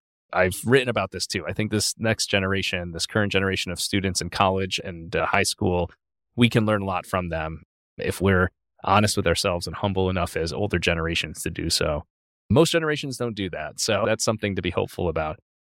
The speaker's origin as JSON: {"language": "English", "town": "Chicago", "region": "Illinois", "country": "United States", "tie": "born or raised there", "said": "Chicago. And so it's nice to spend Christmas with my family. I'll help out at my home parish where I grew up on the Christmas liturgy side of things."}